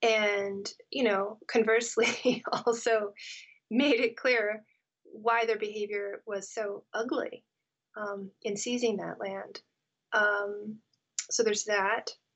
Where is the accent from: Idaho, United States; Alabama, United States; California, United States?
California, United States; I always sort of was this, you know, know-it-all American kid growing up in California